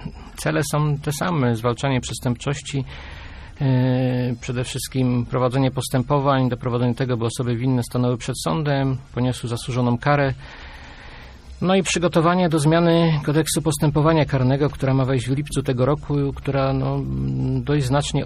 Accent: Poznań, Greater Poland Voivodeship, Poland; now in Kościan, Poland; Wychowałem się w Poznaniu i po ślubie ożeniłem się z kościanienką i przeprowadziłem się do Kościana i tam mieszkam do tej pory.

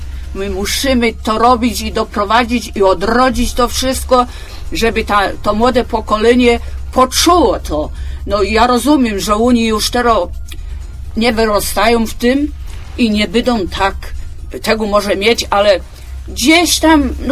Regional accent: Posadowo, Greater Poland Voivodeship, Poland; Ja jestem z Posadowa, to jeszcze u nas takie biskupianki.

